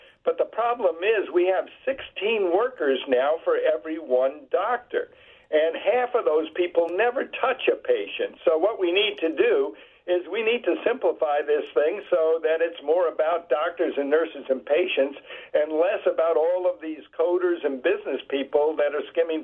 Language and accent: English; Fort Lee, New Jersey, United States; Well, I grew up in Fort Lee, right across the bridge.